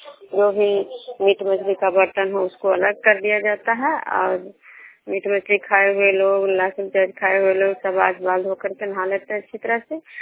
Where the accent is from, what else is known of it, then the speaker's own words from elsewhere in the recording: Bishnupur, Bihar, India; बिष्णुपुर ग्राम से खजुरा पंचायत नालंदा जिला नगर नौसा प्रखंड के निवासी हूँ।